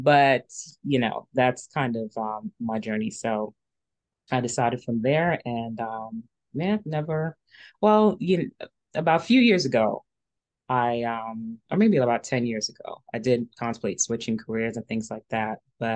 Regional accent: New York City, New York, United States; And I grew up in Queens, New York.

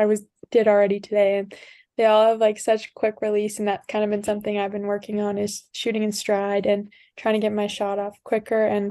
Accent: Western Canada, Canada; I'm in from Western Canada, so the WHL is pretty popular too.

